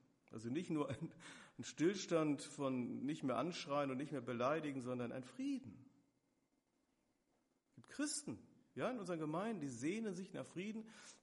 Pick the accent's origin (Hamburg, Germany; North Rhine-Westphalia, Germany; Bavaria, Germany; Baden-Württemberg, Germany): North Rhine-Westphalia, Germany; lebt im Sauerland, in meinem Heimatort, in der Nähe meiner Verwandtschaft